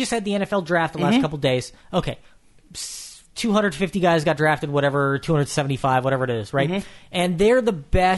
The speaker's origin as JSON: {"language": "English", "town": "Pico Rivera", "region": "California", "country": "United States", "tie": "born or raised there", "said": "LA. I grew up in Pico Rivera, California."}